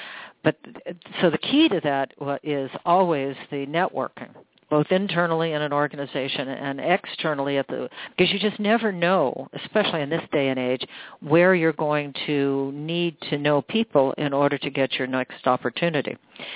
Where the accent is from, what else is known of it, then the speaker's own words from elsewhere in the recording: Seattle, Washington, United States; I could go back to my hometown in Seattle.